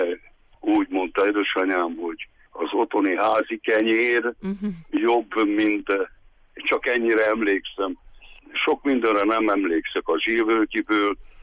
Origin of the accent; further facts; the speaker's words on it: Betfalva, Harghita, Romania; also born or lived in Kányád; 1959-ben születtem, Betfalván nőttem föl, Kányádba születtem, és onnan visszakerültem Betfalvára.